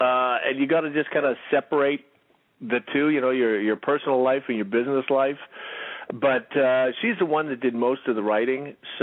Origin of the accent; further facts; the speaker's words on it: Saskatoon, Saskatchewan, Canada; I'm starting the tour off in my hometown of Saskatoon, Saskatchewan, Canada.